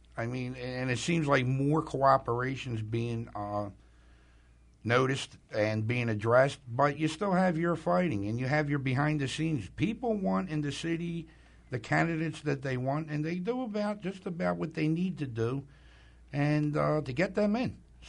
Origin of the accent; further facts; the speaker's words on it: Philadelphia, Pennsylvania, United States; hopefully getting back involved in Philadelphia, because that's where my hometown and heart will always be